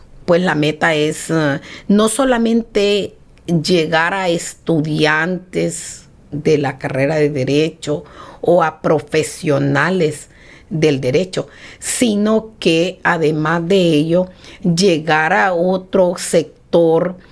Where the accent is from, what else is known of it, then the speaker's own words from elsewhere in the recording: Honduras; orgullosamente nosotros como hondureños tenemos muy, muy buenos abogados